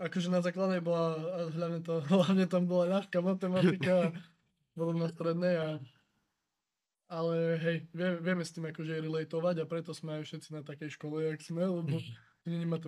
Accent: eastern Slovakia, Slovakia; Tak my sme z východu, my vieme.

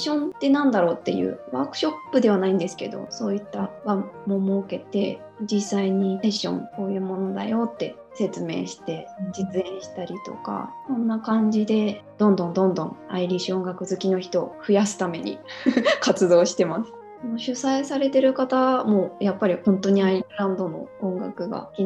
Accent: Fukushima, Japan; also born or lived in Tokyo; now in Hokuto, Japan; 出身は福島県なんですけれども、 東京に長く住んでいて

